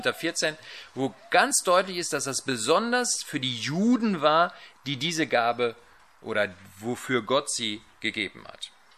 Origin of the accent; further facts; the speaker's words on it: North Rhine-Westphalia, Germany; ich komme ja aus dem Ruhrgebiet, auf einmal Ruhrpott hier sprechen würde.